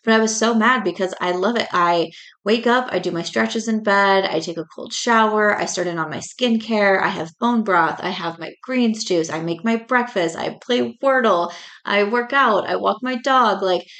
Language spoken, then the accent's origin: English; California, United States; born there; now in Las Vegas, United States; I was born in California, but I live in Las Vegas.